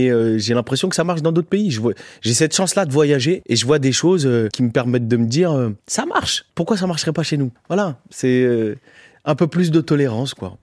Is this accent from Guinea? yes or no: no; France; je suis français, je me pose pas la question de comment je suis là